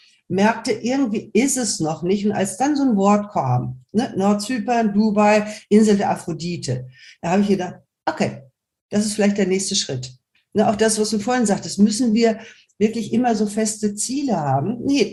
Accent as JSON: {"language": "German", "country": "Germany", "said": "Also ich weiß zumindest, ich könnte auf Kap Verden auf Dauer nicht leben. Ich bin Deutsche."}